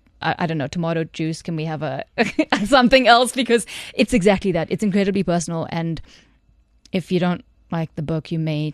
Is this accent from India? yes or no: yes; South India, India; So because I am South Indian